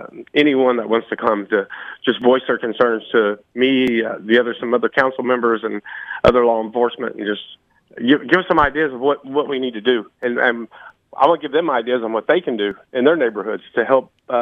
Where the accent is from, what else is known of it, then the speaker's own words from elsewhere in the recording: Harrisburg, United States; You know, I grew up in Harrisburg and I love this town, and I hate to see this happen.